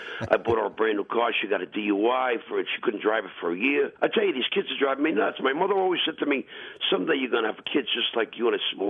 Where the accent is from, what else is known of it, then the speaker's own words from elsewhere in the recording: Brooklyn, New York, United States; when I was growing up in Brooklyn, my father wasn't allowed to have two jobs because he worked for the New York City Police Department